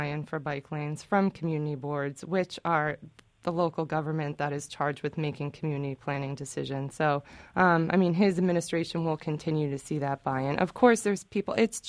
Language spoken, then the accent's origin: English; Brooklyn, New York, United States; I'm a native New Yorker. I grew up in Park Slope, Brooklyn